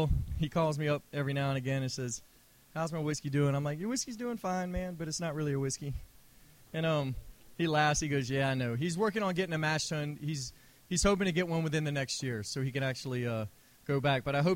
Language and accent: English; Georgia, United States; I'm from Georgia, by the way, but my accent's muddled.